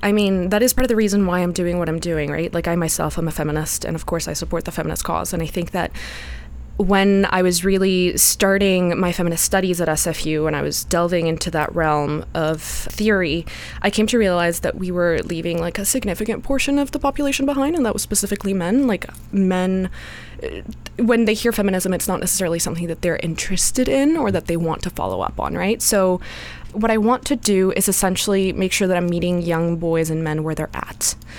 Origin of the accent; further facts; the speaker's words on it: Bogota, Bogotá Capital District, Colombia; now in Canada; I am originally from Bogota, Colombia. So I've been here for about 6 years now.